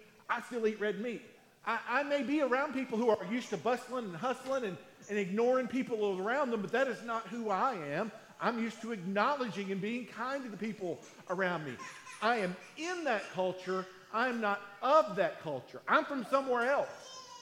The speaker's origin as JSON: {"language": "English", "town": "Manchester", "region": "Southern United States", "country": "United States", "said": "I don't stop being a Southerner. Like, I still hold doors for ladies when I'm in these other places. And I'll still let people go in front of me, and I'll say, excuse me. Or, I'm like, I'm still the same guy on the streets of a major city as I am on the streets of Manchester."}